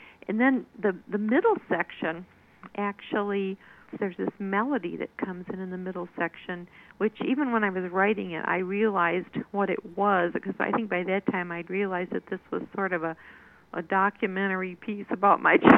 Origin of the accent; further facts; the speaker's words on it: Midwest, United States; now in Cleveland, United States; but I grew up in the Midwest, and in the Great Lakes area. I grew up near Lake Michigan, and coming back to Cleveland, being near Lake Erie